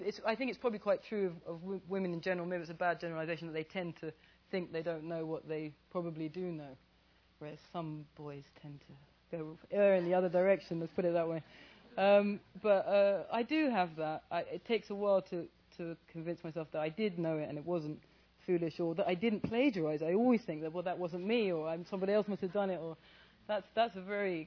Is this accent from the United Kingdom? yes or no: yes; England, United Kingdom; I mean, I'm born and bred in England, and I'm about as post-colonial as it's possible to be, I should think.